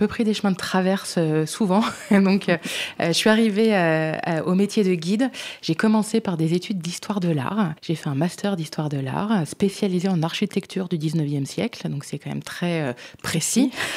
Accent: Auvergne-Rhône-Alpes, France; je faisais visiter le château de Fléchères, qui est dans mon village natal.

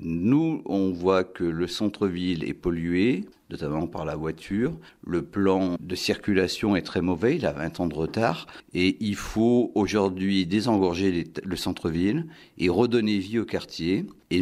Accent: Auvergne-Rhône-Alpes, France; J'ai 53 ans, j'ai une grande fille de 25 ans. J'ai beaucoup bougé, mais même si je suis originaire de Rhône-Alpes.

